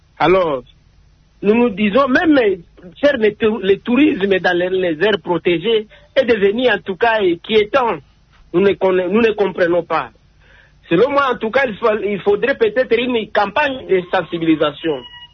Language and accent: French; DR Congo; Nous tous, nous sommes des Congolais, en tout cas, chers compatriotes. Ce pays ici nous appartient, qu'on est de Bounia, de Goma, de Bukavu, de Lubumbashi, de Kolwezi, de Kanyoka, Kasai Central, au fin fond.